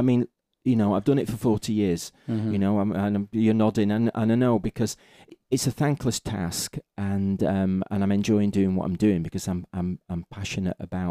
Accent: Morecambe, North West England, United Kingdom; No, up in Morecambe, my hometown. Yeah, Morecambe, which we've just moved back to.

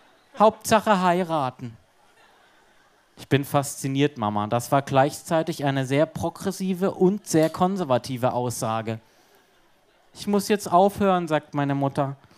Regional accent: Southern Germany, Germany; now in Berlin, Germany; Meine Eltern wohnen in Süddeutschland, in Freiburg. Denn wie alle Berliner komme ich aus Süddeutschland.

